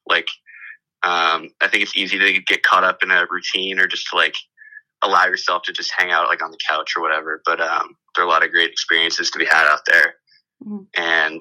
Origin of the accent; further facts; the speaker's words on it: California, United States; I'm from the Bay Area, like near Palo Alto in California